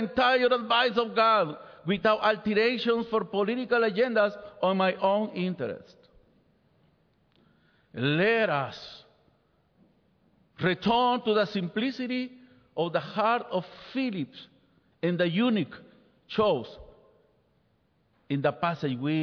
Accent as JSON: {"language": "English", "country": "Peru", "first_language": "Spanish", "second_language": "English", "moved": "yes", "said": "I remember when I came from Peru in 2003 to Park Avenue, and I was not able to speak English, and I needed an interpreter to communicate with many of you"}